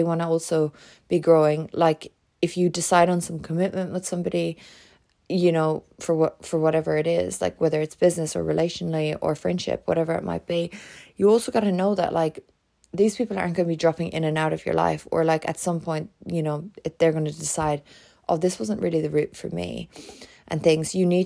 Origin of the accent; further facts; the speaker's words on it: Ireland; now in Australia; I'd also lived over this side of the world, you know, because I come from Ireland